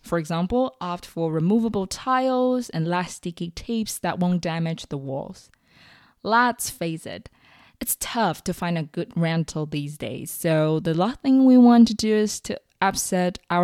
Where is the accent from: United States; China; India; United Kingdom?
China; moved away as an adult; I'm originally from China, where I spent the first 21 years of my life.